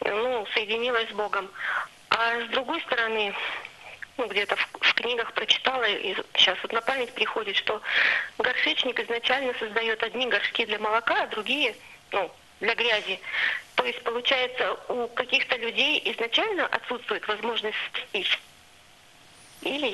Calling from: Rostov-on-Don, Rostov Oblast, Russia; я звоню из Ростова-на-Дону.

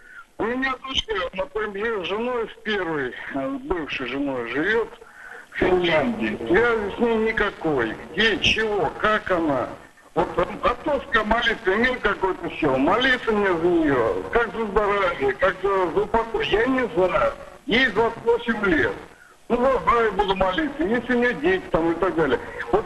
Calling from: Novotroitsk, Orenburg Oblast, Russia; я звоню из Новотроицка, Оренбургской области.

